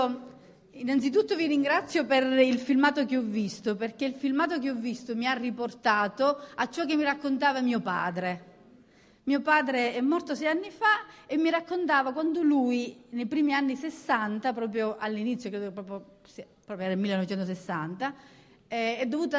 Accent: Licata, Sicily, Italy; now in Palermo, Italy; io sono agrigentina e quando io arrivo ad Agrigento, sono nata a Licata, vivo a Palermo, però quando io arrivo nella mia terra continua ad emozionarmi

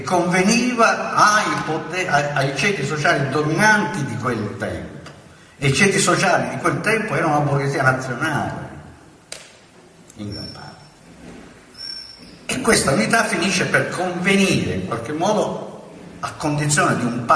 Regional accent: Sicily, Italy; da siciliano che in qualche modo è un, se per dirla con un linguaggio di una volta, è soprattutto un italiano di Sicilia più che un siciliano nel senso tradizionale

